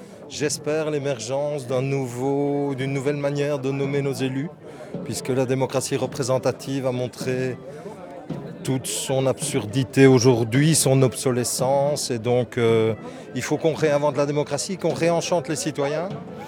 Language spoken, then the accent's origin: French; Chastre, Wallonia, Belgium; Je viens de Chastres, pas très loin de Jean Blou.